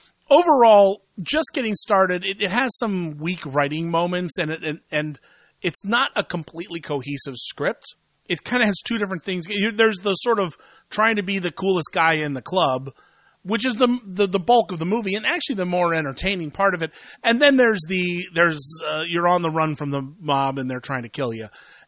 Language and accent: English; Ohio, United States; And you know, I'm from Ohio, so to me, Christmas decorations mean cold weather.